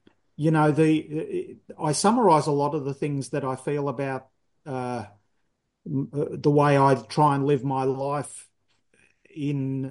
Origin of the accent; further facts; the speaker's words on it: Sunshine, Victoria, Australia; I'm 55 years old now, and I was born in Sunshine in Melbourne's West. I had, if you like, the experience of growing up in a village. West Sunshine had a strong Maltese community, many migrants. My dad was a migrant.